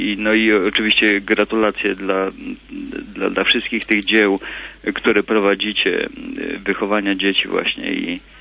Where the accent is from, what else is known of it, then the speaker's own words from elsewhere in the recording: southern Poland, Poland; moved away; Ja pochodzę z południa Polski